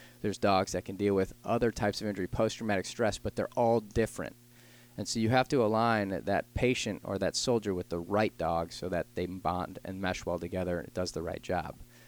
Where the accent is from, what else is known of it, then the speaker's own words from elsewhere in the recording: Detroit, Michigan, United States; background is growing up in Detroit, Michigan, complete failure in school and just couldn't really figure out what my direction looked like.